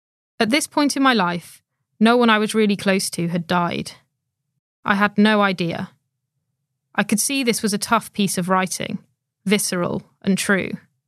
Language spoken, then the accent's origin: English; Inverness, Scotland, United Kingdom; I was in a bookshop in my hometown, Inverness, in the Highlands of Scotland